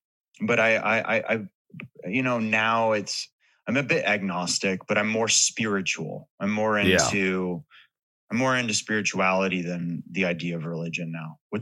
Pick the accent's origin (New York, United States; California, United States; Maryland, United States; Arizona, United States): California, United States; Hollywood; I grew up in Hollywood.